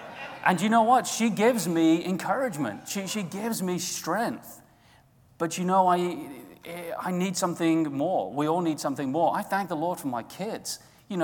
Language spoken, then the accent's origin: English; England, United Kingdom; able to have grown up in England. And there are so many wonderful things that I could tell you about my home country.